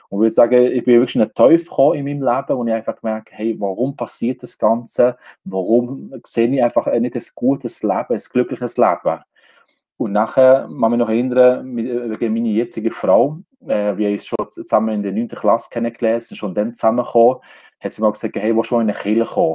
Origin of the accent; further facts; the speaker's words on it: Kosovo; ich bin in Kosovo geboren und aufgewachsen, in einer Familie, in einer grossen Familie, ich würde sagen so in einer Sippenfamilie, in einem Dorf.